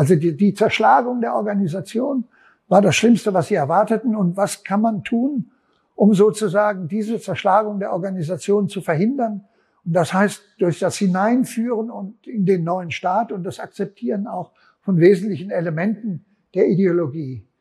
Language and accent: German; Frankfurt, Hesse, Germany; ich komme aus Frankfurt